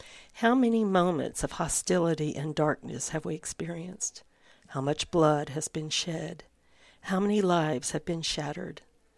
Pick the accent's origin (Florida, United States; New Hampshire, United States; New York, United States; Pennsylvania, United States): Florida, United States; also born or lived in Southern California; I grew up in Florida and in Southern California, and I moved here many years ago because I wanted the four seasons, and I really wanted snow.